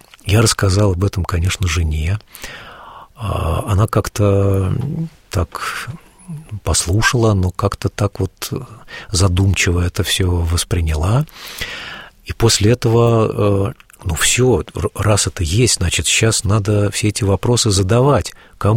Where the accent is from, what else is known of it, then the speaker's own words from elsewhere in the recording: Lesosibirsk, Krasnoyarsk Krai, Russia; also born or lived in Moscow; я, значит, из Лесосибирска в Москву уехал неверующим, а вернулся я верующим.